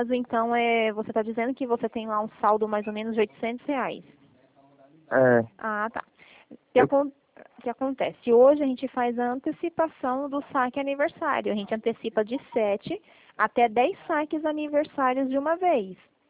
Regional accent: São Paulo, Brazil; Eu, São Paulo.

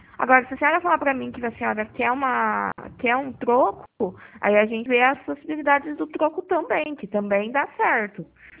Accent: Pirassununga, São Paulo, Brazil; Eu sou de Pirassununga, tá?

